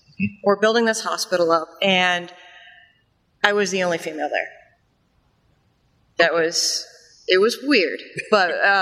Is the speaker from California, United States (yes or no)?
no; Austin, Texas, United States; I'm actually from Austin, Texas, So a little farther out, but I'm just happy to be here.